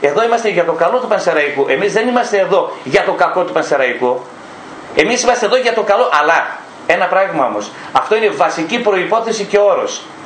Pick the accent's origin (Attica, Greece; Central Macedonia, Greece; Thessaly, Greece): Central Macedonia, Greece; Ivira; now in Thessaloniki, Greece; Εμένα τα πολιτικά μου δικαιώματα είναι ακόμα στο χωριό μου, στα Ήβυρα. Εγώ είμαι επιχειρηματίας, δραστηριοποιούμε στη Θεσσαλονίκη